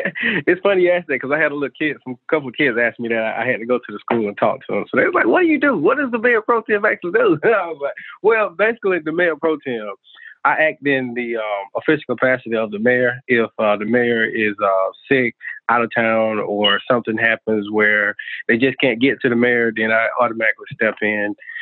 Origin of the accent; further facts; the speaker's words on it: Georgia, United States; Well, I grew up here in Peach County.